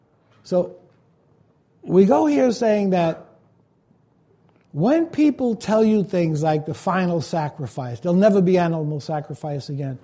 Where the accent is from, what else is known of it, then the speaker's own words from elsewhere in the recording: Brooklyn, New York, United States; I grew up in Brooklyn where one side we had the Satmar and the other side we had the Chabad.